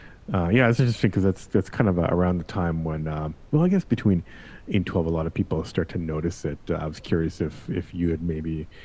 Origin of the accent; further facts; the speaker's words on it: Canada; I'm Canadian, so I know exactly what you're saying.